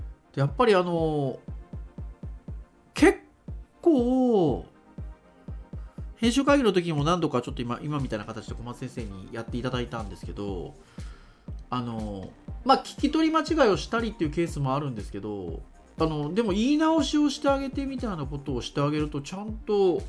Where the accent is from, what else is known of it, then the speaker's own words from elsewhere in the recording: Fukuoka, Japan; accent: Fukuoka dialect; まあ、僕は福岡弁ネイティブだから、ちょっとあの気になるところありましたけど